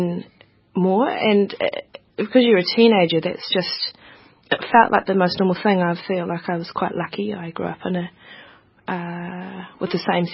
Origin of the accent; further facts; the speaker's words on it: Hawke's Bay, New Zealand; and I grew up in Hawke's Bay.